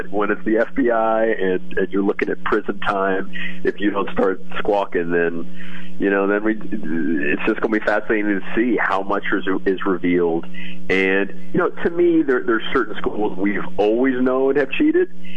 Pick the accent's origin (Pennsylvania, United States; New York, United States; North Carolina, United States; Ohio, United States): New York, United States; Manhattan; I'm from Manhattan, so anybody, when people email me and they're like, isn't this horrible and this awful, I say, look, I think it's great.